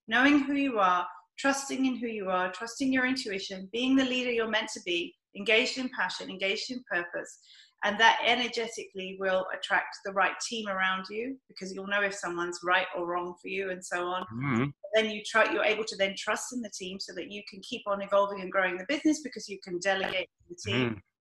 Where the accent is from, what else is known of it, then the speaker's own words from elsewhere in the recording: United Kingdom; accent: British; In my lovely British accent.